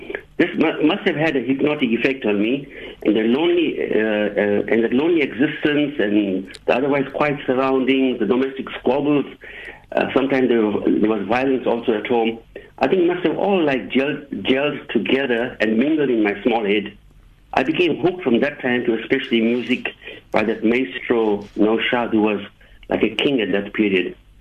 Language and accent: English; Durban, KwaZulu-Natal, South Africa; born there; See, I was born in Mayville, which is a suburb of Durban.